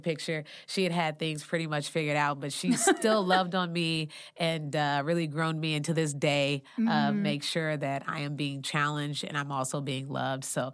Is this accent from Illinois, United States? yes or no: yes; Springfield, Illinois, United States; I'm a kid from Springfield, Illinois.